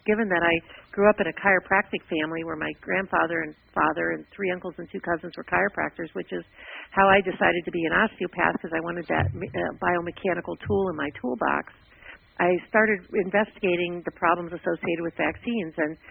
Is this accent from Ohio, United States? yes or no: yes; Cleveland, Ohio, United States; I live here in Cleveland, Ohio now. I've lived most of my life. I was born in Ohio, and I've lived most of my life here.